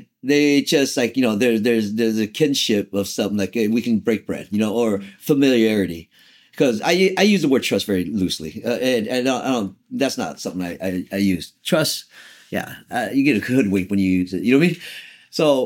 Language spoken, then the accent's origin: English; Vietnam; I'm from Vietnam because I was born in Vietnam.